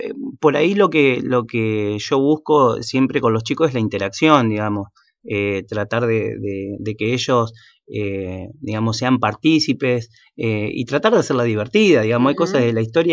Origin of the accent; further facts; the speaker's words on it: Luis Beltrán, Río Negro, Argentina; Bueno, yo soy de Luis Beltrán, en realidad. También estudié el profesorado ahí en el Instituto de Formación Docente Continua de Luis Beltrán, que para mí fue como una segunda casa.